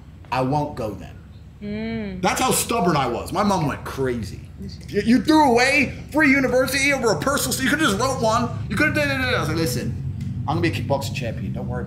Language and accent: English; Luton, East of England, United Kingdom; growing up in Luton, especially all the Asian boys who were driving these fast cars